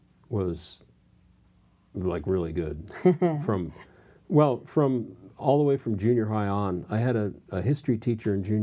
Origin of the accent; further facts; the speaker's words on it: Pacific Palisades, California, United States; I grew up in Pacific Palisades, and I'd go off to the Palisades Branch Library, part of the LA library system.